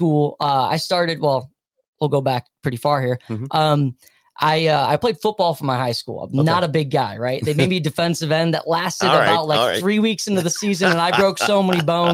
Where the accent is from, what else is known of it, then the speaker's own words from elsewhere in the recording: Pulaski, New York, United States; I'm originally from Pulaski, New York, up near the Salmon River. If you know where that is, big deep into Oswego County.